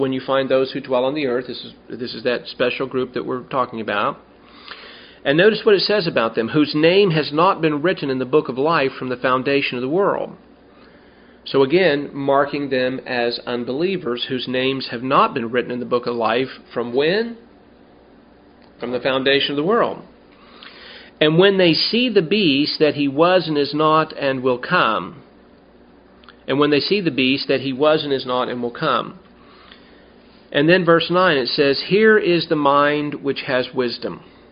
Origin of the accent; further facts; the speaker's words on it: Nevada, United States; also born or lived in California; where I grew up in Nevada, you know, and California